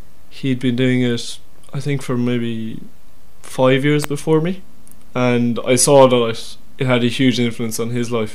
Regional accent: Limerick, Munster, Ireland; I'm a third year BA student in Mary I, studying psychology and philosophy. I'm from Limerick.

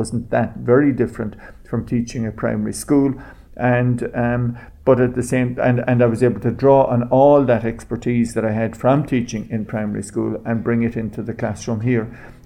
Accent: County Kerry, Ireland; also born or lived in County Cork; now in Limerick, Ireland; I'm originally from County Kerry. I was actually born in County Cork, so I can claim dual citizenship of those counties.

